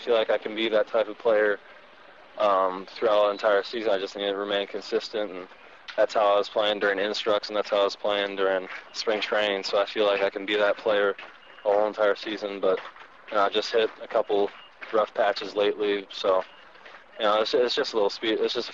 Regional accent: Portland, Oregon, United States; I grew up in Portland, Oregon, only about 2 hours away from Seattle

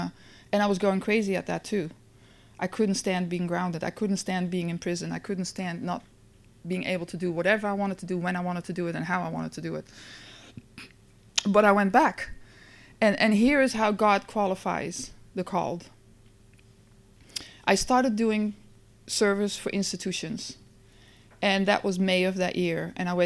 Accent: Netherlands; I'm from the Netherlands. It works different there. That was my excuse. I'm Dutch.

